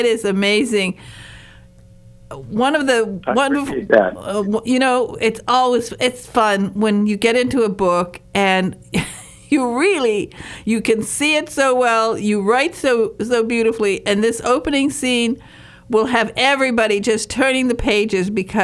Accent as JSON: {"language": "English", "region": "Michigan", "country": "United States", "said": "I'm from Michigan's Upper Peninsula. I was born on the shores of Lake Superior, and I've been fishing, well, since before I could walk, to tell you the truth."}